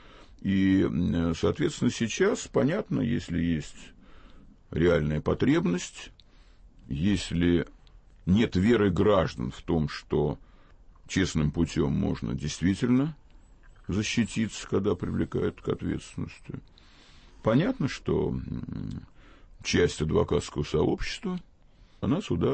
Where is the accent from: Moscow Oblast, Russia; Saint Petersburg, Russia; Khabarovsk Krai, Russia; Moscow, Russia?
Saint Petersburg, Russia; Это очень мой родной город. Никто не знает, что я питерский, я там родился.